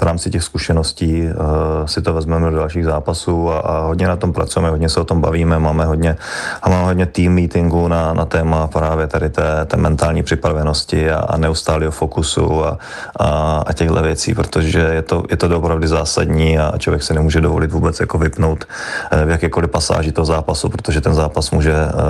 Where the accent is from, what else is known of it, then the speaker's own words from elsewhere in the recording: Brno, South Moravian Region, Czechia; My jsme oba původem z Brna, takže jsme si hnedka rozuměli.